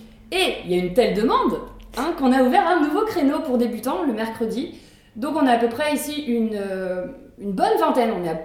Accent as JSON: {"language": "French", "region": "Centre-Val de Loire", "country": "France", "tie": "born there", "said": "Je suis née en Touraine, je suis vraiment attachée à la Touraine."}